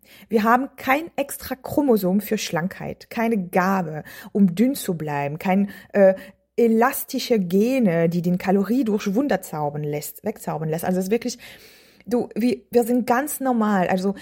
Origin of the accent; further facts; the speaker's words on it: France; German is a second language; Also ich bin in Frankreich geboren, ich habe in Frankreich gelebt, Hauptteil mein ganzes Leben.